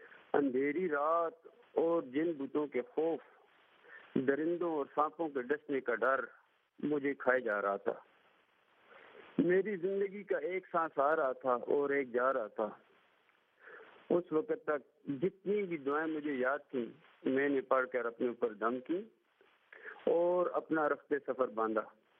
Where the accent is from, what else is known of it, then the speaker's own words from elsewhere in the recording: Hazro, Punjab, Pakistan; ہمارا گاؤں راول پنڈی سے مغرب کی جانب تقریباً 100 کلومیٹر کے فاصلے پر ضلع اٹک کی تحصیل ازرو میں واقع ہے. اس وقت میری عمر تقریباً 15 سال کی ہوگی.